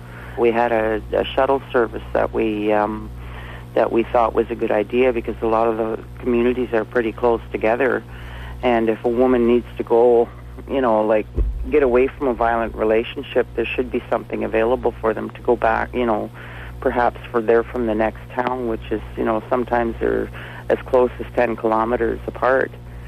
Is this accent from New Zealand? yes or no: no; Morristown, United States; there's one that was actually put up just outside of my hometown, which would be Morristown.